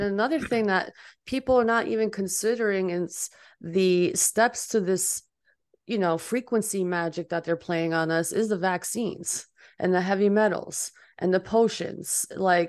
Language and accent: English; Albania; Mercury, where I'm from, I'm from Albania, by the way, and we have like ancient teachings of all this knowledge.